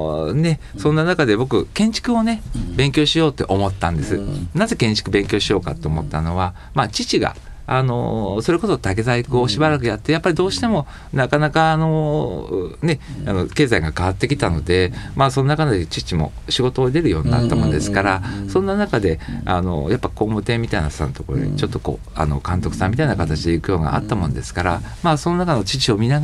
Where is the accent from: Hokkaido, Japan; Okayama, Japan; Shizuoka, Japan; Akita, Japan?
Shizuoka, Japan; Matsuno; 私実は生まれも育ちも静岡育ち、実は山の中、静岡から駅からそうですね14キロぐらい行ったところの奥静の入り口の松野というところに実は育ちました。